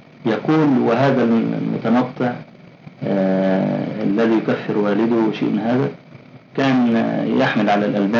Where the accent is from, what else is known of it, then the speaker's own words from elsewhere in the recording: Egypt; مطبوعة طبعت حديثا عندنا في مصر